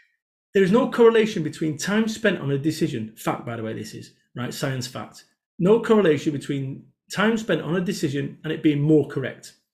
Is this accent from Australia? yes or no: no; Salford, North West England, United Kingdom; I'm from Salford, Manchester.